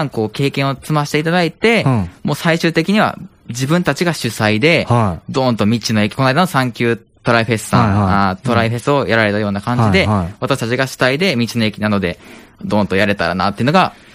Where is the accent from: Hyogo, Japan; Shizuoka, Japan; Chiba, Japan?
Hyogo, Japan; Nishiwaki; 僕の地元西脇もそうですけど